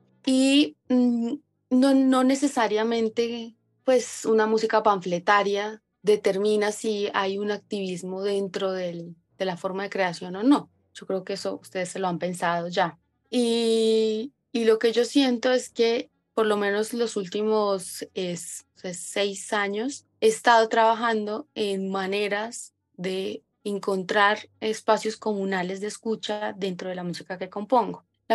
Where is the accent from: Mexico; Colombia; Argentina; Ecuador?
Colombia; Sogamoso, Boyacá; born there; now in Bogotá, Colombia; Nací en Sogamoso, vivo en Bogotá hace 20 años.